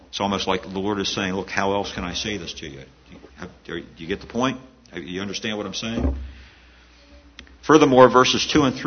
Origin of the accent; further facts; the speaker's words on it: Baltimore, Maryland, United States; I was at a funeral in Baltimore, Maryland, my home state